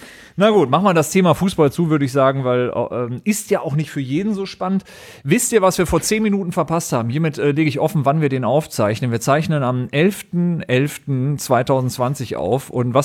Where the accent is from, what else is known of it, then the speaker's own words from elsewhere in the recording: Düsseldorf, North Rhine-Westphalia, Germany; born there; dass ich gebürtiger Düsseldorfer bin